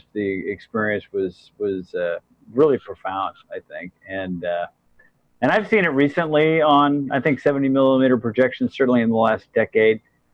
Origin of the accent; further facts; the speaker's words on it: Des Moines, Iowa, United States; And I saw there was this theater in my hometown of Des Moines